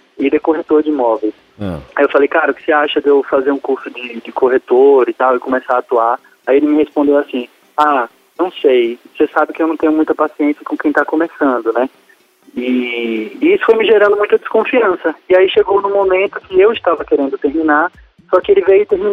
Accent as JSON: {"language": "Portuguese", "town": "Rio Real", "region": "Bahia", "country": "Brazil", "tie": "born there", "lives_now": "Aracaju, Brazil", "said": "Eu sou advogado. Eu nasci em Rio Real, no interior da Bahia, mas eu moro em Aracaju há quase 15 anos já."}